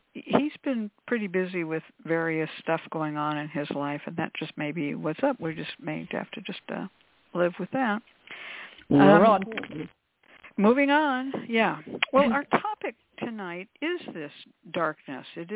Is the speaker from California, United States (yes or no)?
yes; California, United States; I grew up in California. So we have winters, and, you can go up the mountain and look at the snow if you want to, or even ski on it if you want to. But I lived in the Bay Area